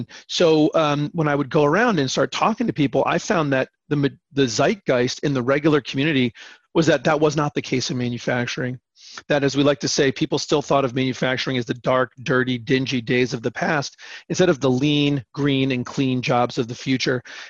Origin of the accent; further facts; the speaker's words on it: Connecticut, United States; I grew up in Connecticut, and driving through Connecticut growing up, I have a lot of family in Connecticut.